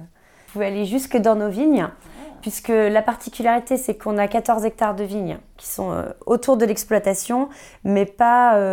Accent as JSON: {"language": "French", "town": "Saint-Dyé-sur-Loire", "region": "Centre-Val de Loire", "country": "France", "said": "Alors moi, je suis de Saint-Dié-sur-Loire. Alors du coup, j'aime mon village."}